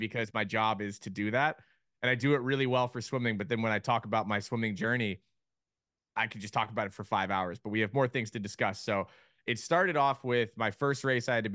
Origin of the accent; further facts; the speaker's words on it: Austin, Texas, United States; This is in Austin, Texas.